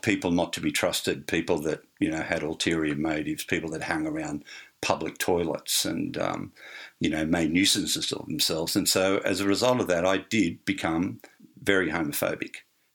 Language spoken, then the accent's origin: English; Sydney, New South Wales, Australia; I grew up in a very sporting environment. I grew up in the Sutherland Shire, which is in Sydney. It incorporates beaches, rivers, you know, national parks, but it's all about sport and it's all about going to the pub and chasing women